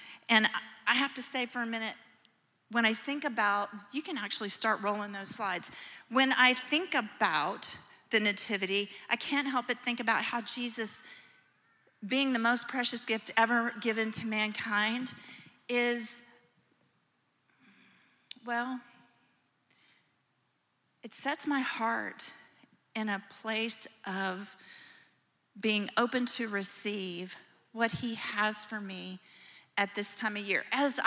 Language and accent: English; Texas, United States; born there; also born or lived in Florida; now in California, United States; I moved here to California from Texas, from Florida, Texas is where I was born. I moved to Florida with my husband and then ended up here.